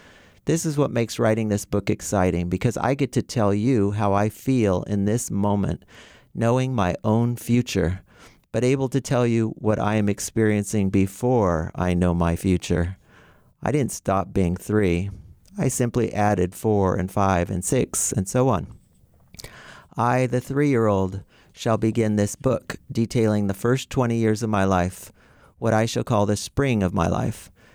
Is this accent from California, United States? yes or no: yes; Capay, California, United States; Capay. It's just north of Hamilton City. And people probably don't know Hamilton City either. It's near Orland.